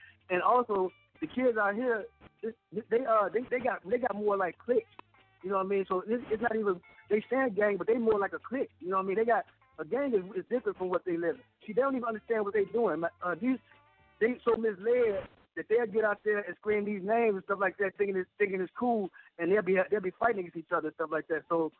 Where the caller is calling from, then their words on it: California, United States; Listen, I'm calling from California, man.